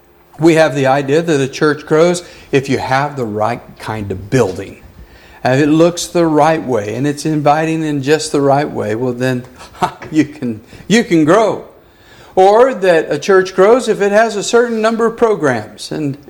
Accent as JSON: {"language": "English", "region": "New Mexico", "country": "United States", "tie": "born or raised there", "said": "I grew up in New Mexico on the Rio Grande."}